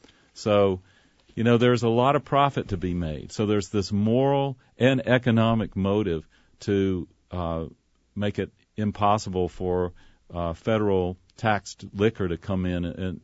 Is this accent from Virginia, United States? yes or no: yes; Virginia, United States; born there; the county that where I did my research and actually where I was born in Virginia